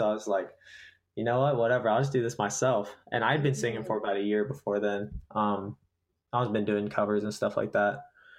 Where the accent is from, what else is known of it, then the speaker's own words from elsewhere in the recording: the South, United States; Well, I grew up listening to country music because I grew up in the South with my parents